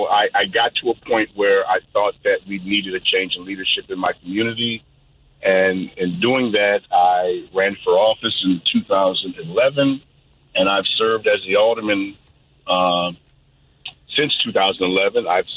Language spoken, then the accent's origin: English; Chicago, Illinois, United States; I'm an original Chicagoan. Grew up in, born and raised in Park Manor.